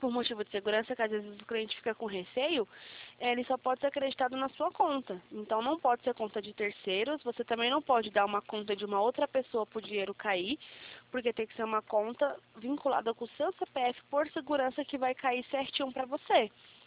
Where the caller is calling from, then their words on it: São Paulo, Brazil; Eu falo aqui de São Paulo.